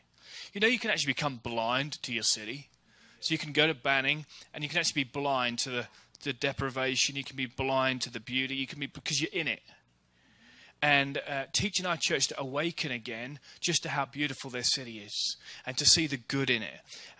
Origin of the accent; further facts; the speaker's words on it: Norwich, East of England, United Kingdom; also born or lived in United States; the church I grew up in Norwich, England